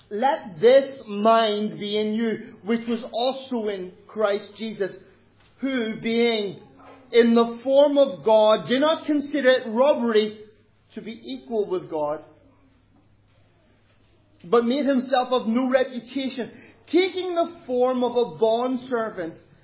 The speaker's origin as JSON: {"language": "English", "country": "Ireland", "said": "Also, I'm Irish."}